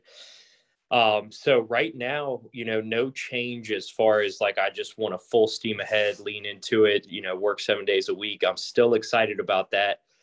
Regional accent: Richmond, Virginia, United States; Yeah, so born and raised in Richmond and went to Old Dominion University, studied economics, came right back to Richmond, Chesterfield area.

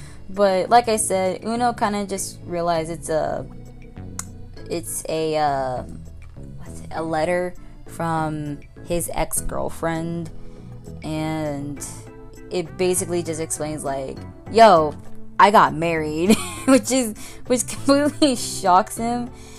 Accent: United Kingdom; It's just like, I'm British, but I sound like an American.

